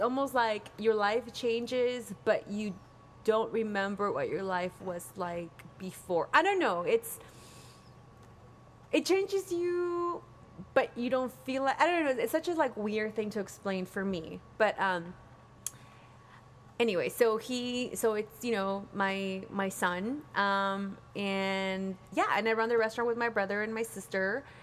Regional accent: Oaxaca, Mexico; We grew up in Mexico.

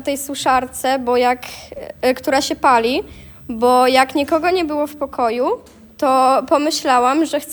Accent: Subcarpathian Voivodeship, Poland; Jestem z okolic Jarosławia. Mam 12 lat.

